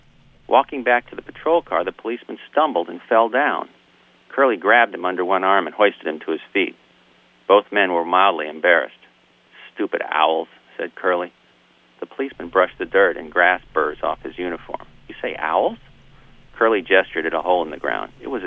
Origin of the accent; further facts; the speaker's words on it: Florida, United States; I think I was more affected by my own childhood and growing up in Florida and having it change so radically in my own lifetime.